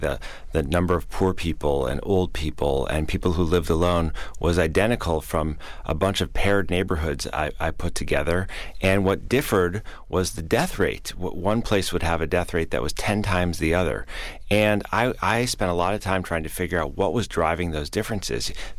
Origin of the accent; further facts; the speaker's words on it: Chicago, Illinois, United States; now in New York City, United States; I live in New York City now, even though I grew up in Chicago and spent a lot of my life in the Midwest.